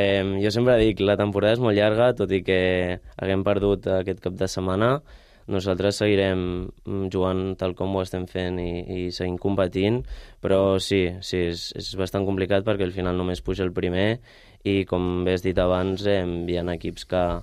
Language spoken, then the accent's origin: Catalan; Barcelona, Catalonia, Spain; jo soc de Barcelona i vaig començar a jugar a futbol sala federat al Jesús Maria, una escola d'ahir de Sant Gervasi.